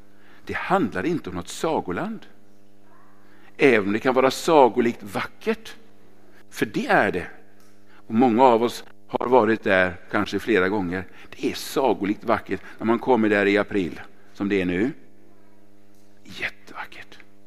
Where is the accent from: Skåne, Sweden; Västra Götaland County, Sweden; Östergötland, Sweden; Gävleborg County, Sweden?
Västra Götaland County, Sweden; Lidköping; born there; Hur ligger det i förhållande till Lidköping där jag är född?